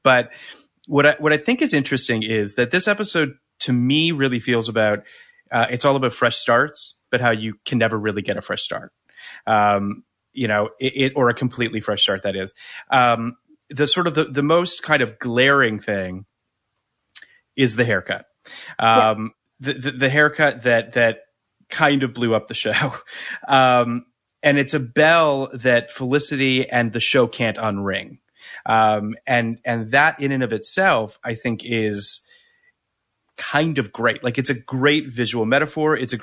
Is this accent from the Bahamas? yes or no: no; Canada; I'm from Canada